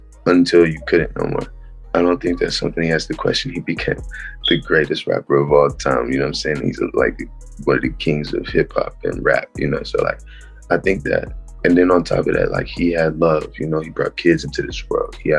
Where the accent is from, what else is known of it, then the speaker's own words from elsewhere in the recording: St. Louis, Missouri, United States; I'm from St. Louis, Missouri.